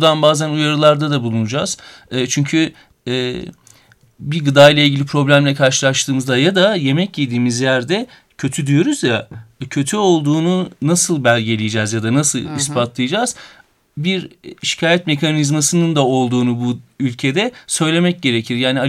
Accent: Denizli, Turkey; Ben kendim Denizliliyim.

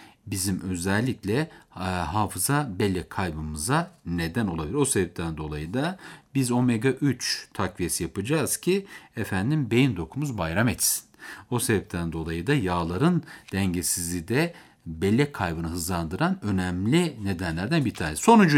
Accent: Beypazarı, Ankara, Turkey; Ben Ankara Beypazarlıyım mesela.

